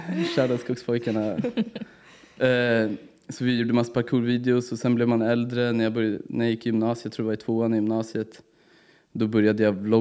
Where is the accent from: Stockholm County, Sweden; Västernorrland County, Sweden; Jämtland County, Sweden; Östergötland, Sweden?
Stockholm County, Sweden; Märsta; Jag är 25 år. Mm. Jag kommer från Märsta. Uppväxt i Märsta.